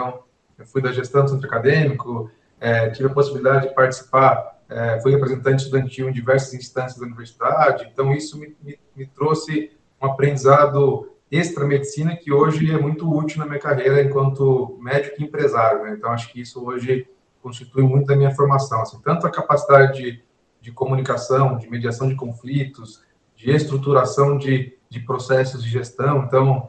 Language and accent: Portuguese; Botucatu, São Paulo, Brazil; eu falo muito de Botucatu porque foi onde eu fui criado